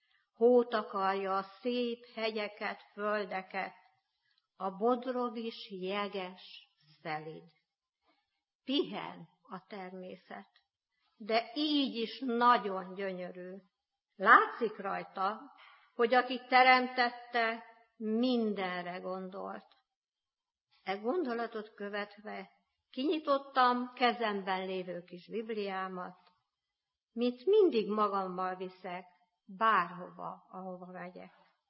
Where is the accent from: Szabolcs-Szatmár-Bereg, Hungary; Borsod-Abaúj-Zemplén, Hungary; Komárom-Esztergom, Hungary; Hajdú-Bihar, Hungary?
Borsod-Abaúj-Zemplén, Hungary; Felsőregmec; born there; Én szintén Zemplénből, szűkebb környezetemből, Felsőregmeten születtem, és ott találtam olyan drága szülőket, akiknek a hitemet köszönhetem.